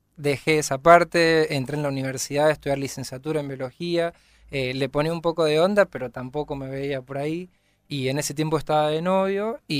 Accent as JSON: {"language": "Spanish", "region": "San Juan", "country": "Argentina", "tie": "born there", "said": "yo soy sanjuanino, nací en San Juan Capital."}